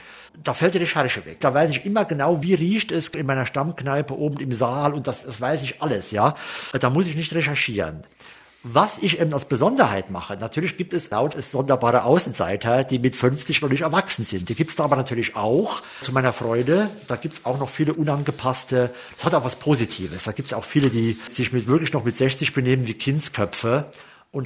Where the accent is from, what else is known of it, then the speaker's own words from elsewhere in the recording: Primstal, Saarland, Germany; Also ich weiß natürlich, dass mein Heimatdorf Primstal nicht das Paradies ist, aber es ist einfach wunderbar für mich, ja.